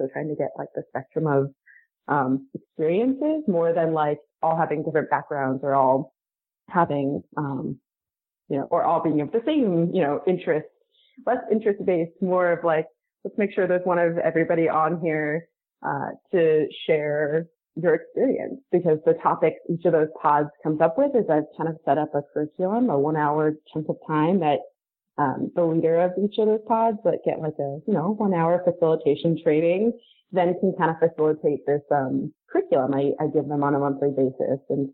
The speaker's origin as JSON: {"language": "English", "region": "California", "country": "United States", "tie": "born or raised there", "lives_now": "Los Angeles, United States", "said": "I feel pretty strongly rooted in being a Californian. I am on the West Coast. I was born and raised in this state."}